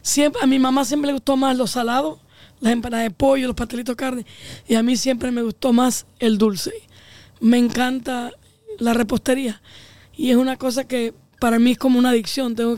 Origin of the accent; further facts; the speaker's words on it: Cuba; moved away; cuando nosotros vinimos de Cuba era bien, miren, claro. No podíamos volver para atrás. No podíamos regresar a Cuba.